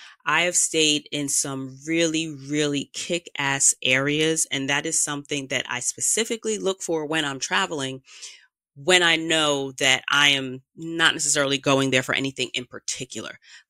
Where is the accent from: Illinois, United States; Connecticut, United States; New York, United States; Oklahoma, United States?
New York, United States; Queens; I still live in the neighborhood that I grew up in. I am a New Yorker. I'm a Queens girl.